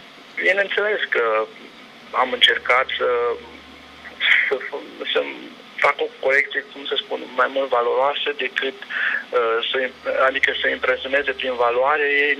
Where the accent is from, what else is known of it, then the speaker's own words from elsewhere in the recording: Giroc, Timiș County, Romania; Pentru că satul meu, localitatea mea, Giroc, locul în care eu m-am copilărit, este astăzi un mic cartier rezidențial de lângă Timișoara.